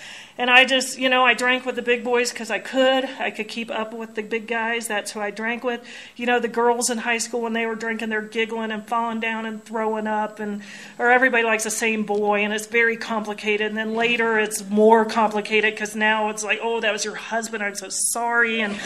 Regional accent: Oxford, Ohio, United States; also born or lived in California; You know, I was born in California. I was supposed to be a California girl. And I, you know, watch. I could have made it. But apparently due to my dad's drinking, we relocated to Oxford, Ohio when I was 2.5 years old.

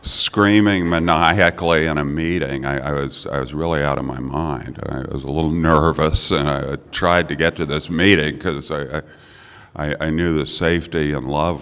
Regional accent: Mount Dora, Florida, United States; Hi, everyone. … from Mount Dora, Florida.

